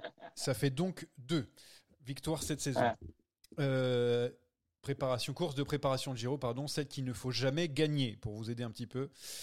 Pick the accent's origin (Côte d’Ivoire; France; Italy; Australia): Australia; French is a second language; J'ai remporté mes 2 courses chez moi en Australie.